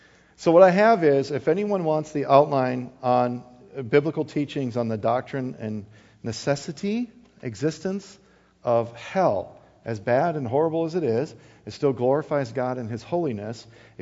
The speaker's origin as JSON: {"language": "English", "region": "Wisconsin", "country": "United States", "tie": "born or raised there", "said": "I'm not even talking about where I was born and raised in Wisconsin."}